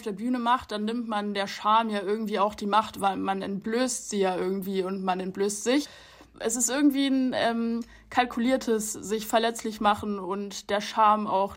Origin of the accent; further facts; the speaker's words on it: Munich, Bavaria, Germany; Ich komme aus München, aber meine ganze Familie wohnt in Peru. Ich mag das auch, Latina zu sein